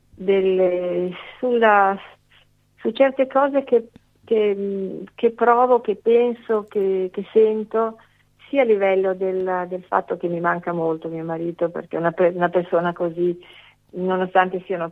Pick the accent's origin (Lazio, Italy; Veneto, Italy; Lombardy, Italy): Lombardy, Italy; Monza; io sono di Monza, abitavo a Monza in una casa tra la Villa Reale e l'ingresso del parco, con dei balconi molto grandi.